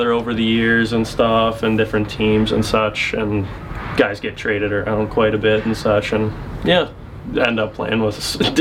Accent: Vancouver, British Columbia, Canada; I'm from Vancouver, BC, and I play defense for

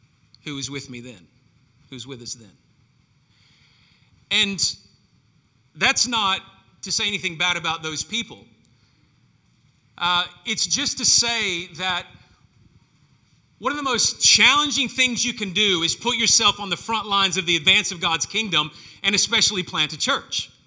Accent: the South, United States; I grew up saying that in the South in the United States.

